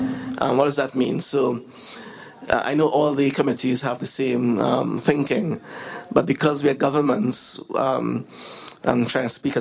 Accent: Trinidad & Tobago; I'm from the Caribbean, by the way, Trinidad and Tobago.

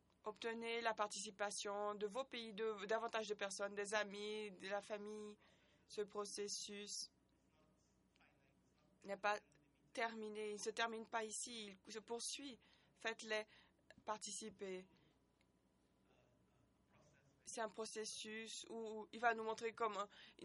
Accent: North Macedonia; je viens de Macédoine

